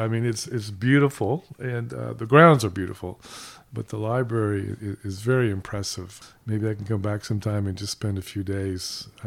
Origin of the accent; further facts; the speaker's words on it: Houston, Texas, United States; I'm half Guatemalan. My mother was Guatemalan, so I was raised here in Houston, actually, bilingual and bicultural.